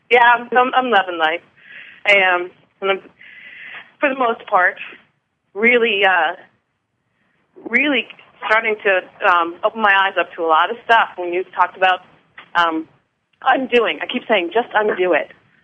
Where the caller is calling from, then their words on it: Glendale, California, United States; Glendale, California. Which is near Los Angeles. Do you know it?